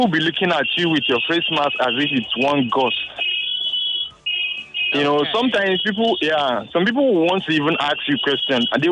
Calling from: Lagos Island, Lagos, Nigeria; I'm calling from Lagos Island.

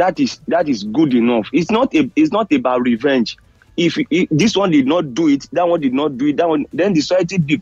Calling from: Manchester, North West England, United Kingdom; Manchester.

